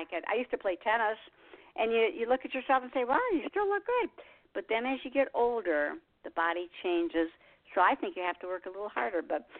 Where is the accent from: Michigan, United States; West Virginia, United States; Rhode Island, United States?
Michigan, United States; moved away; I came from Michigan, so, you know, I don't want to go back there. I don't need the land of ice and snow.